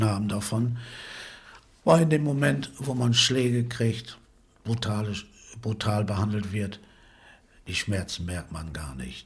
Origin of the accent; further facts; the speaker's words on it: Germany; Nein, ich bin Deutscher. Und bleib es. Mehr kann ich darüber nicht sagen. Ich liebe das Land und ich bin hier geboren